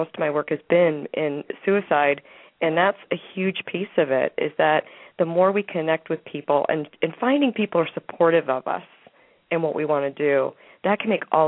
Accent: Naperville, Illinois, United States; I'm leaving. I'm going back to New Mexico. I grew up in Naperville, been here, went back to Naperville, and I came back.

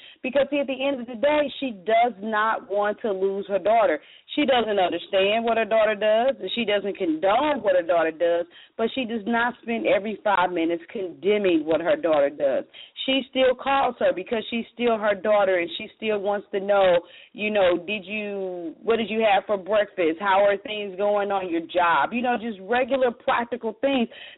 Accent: St. Louis, Missouri, United States; You know, for those of you that know I'm from St. Louis, I was a hairstylist for many, many years.

